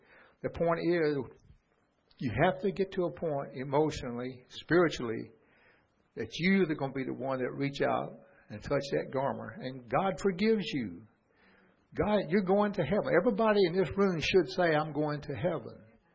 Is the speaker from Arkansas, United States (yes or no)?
no; New Orleans, Louisiana, United States; and I grew up in New Orleans from fourth grade on up, on the streets